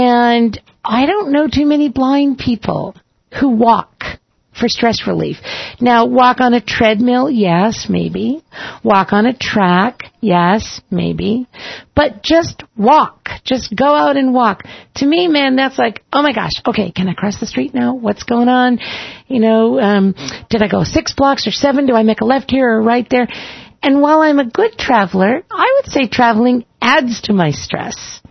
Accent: Boston, Massachusetts, United States; I grew up in Boston.

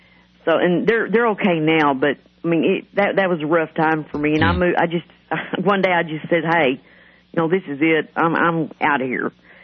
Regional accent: Odessa, Texas, United States; moved away as an adult; now in Liberty County, United States; I'm originally from West Texas, and I moved here in 1996. I had a lot of problems in Odessa.

